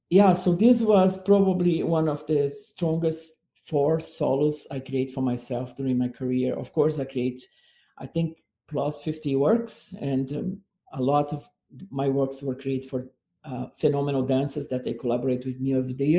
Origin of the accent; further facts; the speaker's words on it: Canada; And I can say proudly that I'm a Canadian